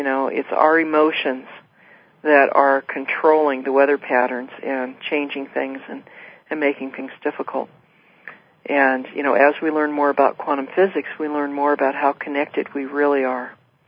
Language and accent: English; West Coast, United States; born there; You know, maybe it's because I was born on the West Coast.